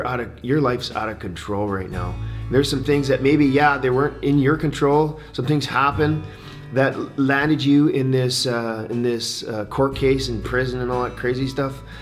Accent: Jos, Plateau, Nigeria; born there; My story goes back to Nigeria. I was born in Jos, Nigeria, Africa. My parents were missionaries there. I grew up in the church.

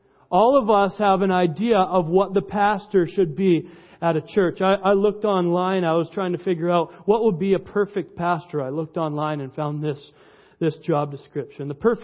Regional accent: Canada; I'm a Canadian on missions.

